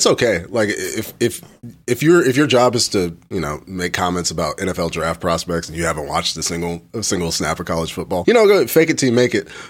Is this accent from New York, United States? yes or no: no; Birmingham, Alabama, United States; I'm from Birmingham, Alabama. And, you know, if you guys know anybody from that 205 region, you get some Saints fans, you get some Falcons fans